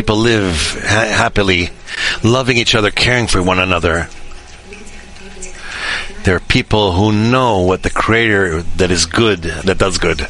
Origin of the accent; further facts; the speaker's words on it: Beersheba, Southern District, Israel; Hello, friends. I'm from Be'er Sheva, and I was supposed to represent the group in this matter.